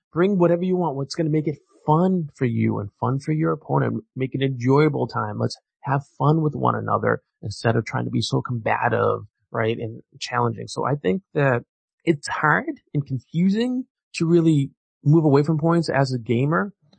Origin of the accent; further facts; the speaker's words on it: United States; And so I think Coleman Stryker was really interested to see what me, as an American, would have to say about the stuff.